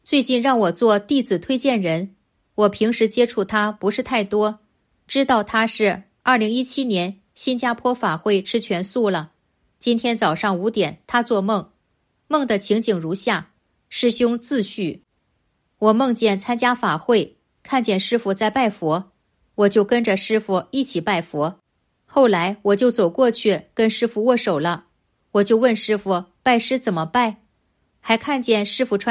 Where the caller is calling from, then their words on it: Melbourne, Victoria, Australia; 我是来自墨尔本的一位同修